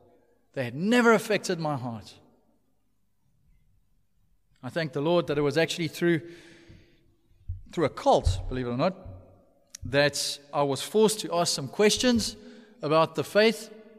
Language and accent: English; South Africa; taken through Sunday school, all the normal, you know, steps that most of us go through if we're born and raised in South Africa.